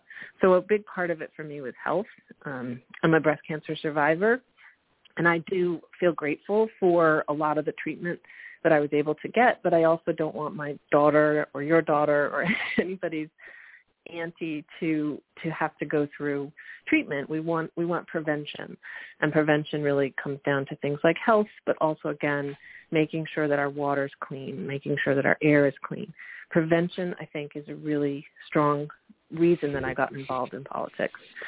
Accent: New York, United States; So I grew up in Westchester. I grew up as the youngest of eight children, a big Catholic family whose focus was primarily in education.

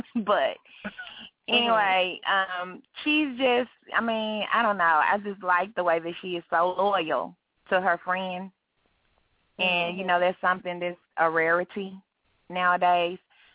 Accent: Memphis, Tennessee, United States; me just telling it like it is, like what I see every day, growing up in South Memphis, living in the projects, you know, things of that nature

